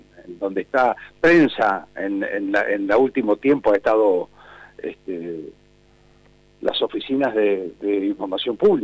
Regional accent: Chubut, Argentina; born there; 1958. Nací en 1958 junto con el primer gobierno constitucional de la provincia de Chubut.

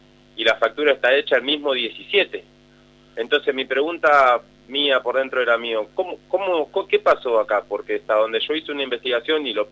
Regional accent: Buenos Aires, Argentina; yo soy de Buenos Aires

